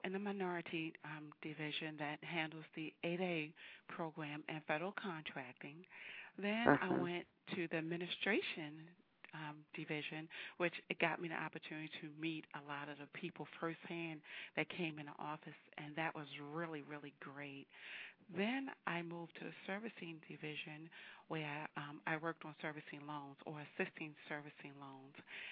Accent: Baltimore, Maryland, United States; I am originally from Baltimore, born and raised.

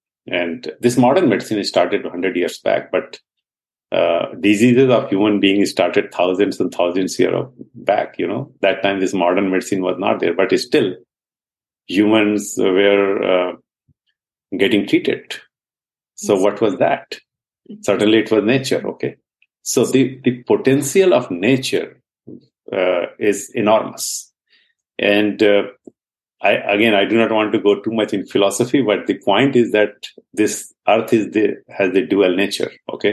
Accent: India; first language Hindi; English is a second language; So I started my journey from India. You can easily understand from my maybe accent. My mother tongue, that is Hindi, but of course we are talking in English right now. So I born in India

